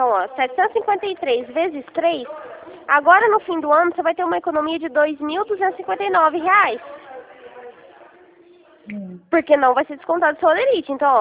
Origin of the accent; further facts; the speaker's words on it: Rio Claro, São Paulo, Brazil; eu sou aqui de Rio Claro mesmo, tá?